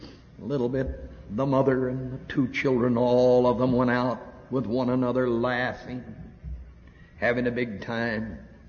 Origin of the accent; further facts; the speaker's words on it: the South, United States; I was raised in the South.